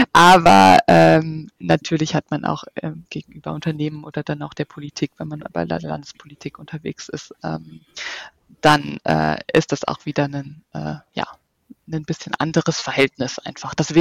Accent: North Rhine-Westphalia, Germany; du Sandra und ich sagen, wir sind im Ruhrgebiet geboren und wir kommen daher.

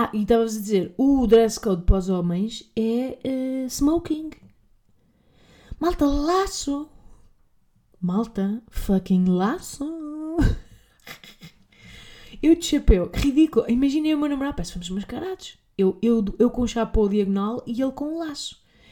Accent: Portugal; Eu, como saloia tuga

